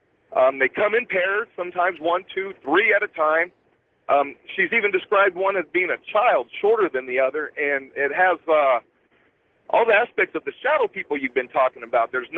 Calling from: Yucaipa, California, United States; I'm calling from Yucaipa, California. I'm on the road, a fuel hauler.

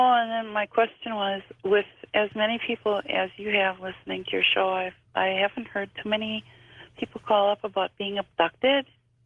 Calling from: Appleton, Wisconsin, United States; Appleton, Wisconsin.

